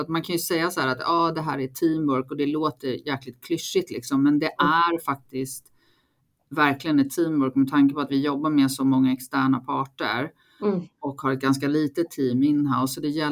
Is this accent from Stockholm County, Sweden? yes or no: yes; Stockholm, Stockholm County, Sweden; Jag är från Stockholm från början, då kom inte in i Stockholm.